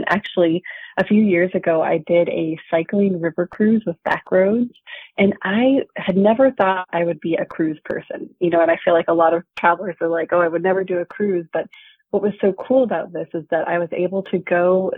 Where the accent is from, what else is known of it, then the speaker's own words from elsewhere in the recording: Seattle, Washington, United States; Well, I actually grew up in a literary city. I grew up in Seattle, Washington.